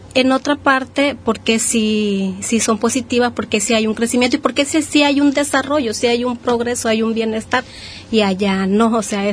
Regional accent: Escuinapa, Sinaloa, Mexico; Yo vengo de la parte sur del estado de Sinaloa, de Escuinapa. Se le conoce como la perla camaronera, porque hace bastante tiempo pues surge ahí la industria pesquera con la cooperativa General Lázaro Cárdenas

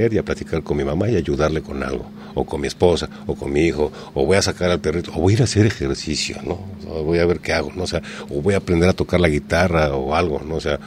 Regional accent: Mexico; Acuérdense que somos mexicanos.

